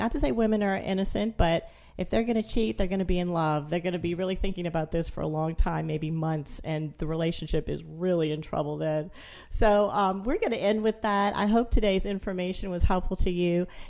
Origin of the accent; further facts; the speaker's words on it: Metairie, Louisiana, United States; we grew up in Metairie.